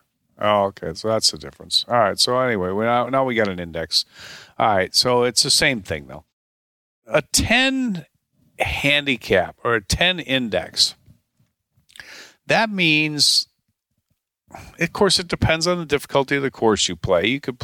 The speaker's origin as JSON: {"language": "English", "town": "Chicago", "region": "Illinois", "country": "United States", "tie": "born or raised there", "said": "Rick and I grew up together in the Chicago area, and we went to college together at the University of Tulsa."}